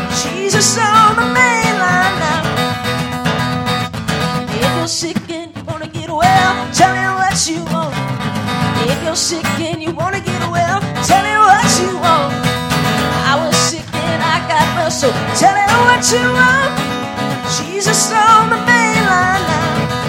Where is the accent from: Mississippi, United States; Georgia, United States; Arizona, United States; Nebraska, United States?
Georgia, United States; Rockmart; Listen, I'm from Rockmart, Georgia, but I have great ties to Hiram.